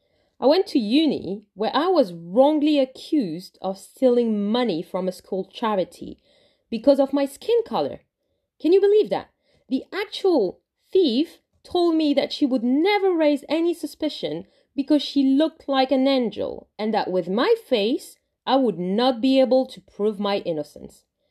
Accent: France; now in London, United Kingdom; I am a tan-skinned Muslim woman born and bred in France. The unfortunate reality is that discrimination and racial brutality were a part of my day-to-day. Thankfully, I decided to move to London, where difference is more accepted.

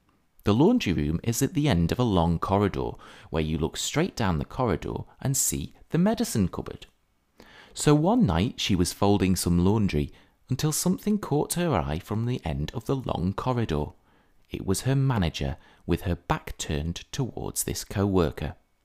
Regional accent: South West England, United Kingdom; I'm from Southwest England.

